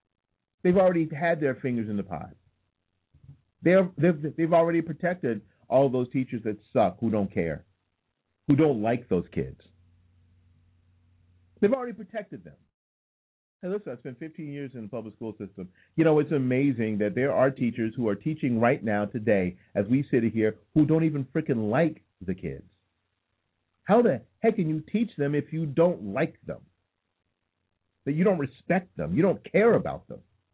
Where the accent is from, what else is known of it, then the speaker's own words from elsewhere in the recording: Tampa, Florida, United States; also born or lived in New Jersey; I'm originally from New Jersey, and now living here in Tampa, Florida, since I was like 7.